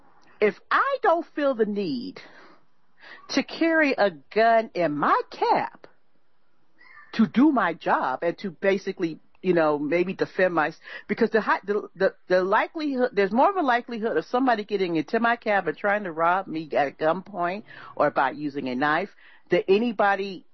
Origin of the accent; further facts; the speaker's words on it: Los Angeles, California, United States; I grew up in South Central, Bob, okay, in the middle of the crack wars back in the day.